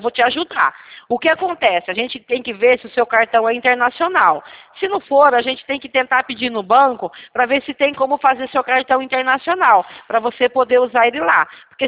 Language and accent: Portuguese; Rio Claro, São Paulo, Brazil; Eu sou de Rio Claro mesmo. Eu sou de Rio Claro, eu sou aqui de Rio Claro